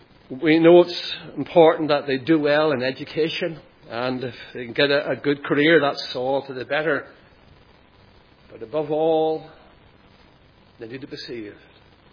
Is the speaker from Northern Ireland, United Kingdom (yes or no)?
yes; Lisburn, Northern Ireland, United Kingdom; as a young man in my hometown of Lisburn